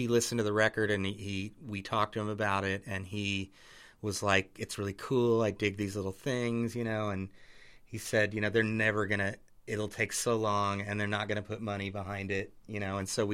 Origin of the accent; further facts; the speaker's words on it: Midwest, United States; It was kind of exotic to me, you know, growing up in the Midwest.